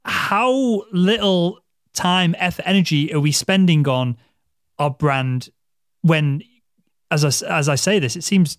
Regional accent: Liverpool, North West England, United Kingdom; now in Yorkshire, United Kingdom; I'm from Liverpool, but I live in Yorkshire.

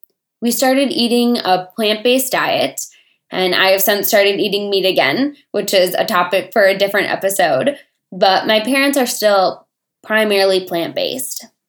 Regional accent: Twin Cities, Minnesota, United States; now in Wisconsin, United States; I am originally from the Twin Cities of Minnesota, so moving to a place where I didn't have any fitness centers

